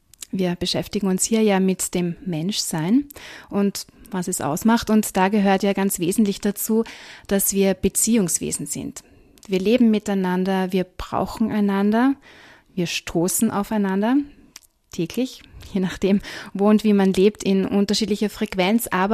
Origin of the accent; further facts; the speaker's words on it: Austria; dass ich Österreicherin bin.